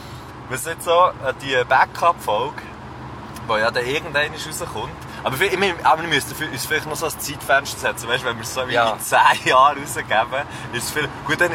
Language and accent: German; Dotzigen, Bern, Switzerland; an dieser Strasse, wo ich aufgewachsen bin, in Dotzigen